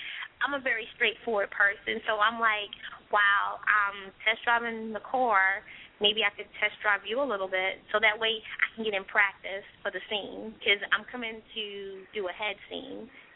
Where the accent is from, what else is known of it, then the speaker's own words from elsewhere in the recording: California, United States; now in Durham, United States; For me, I'm in Durham right now. But I'm originally from Cali.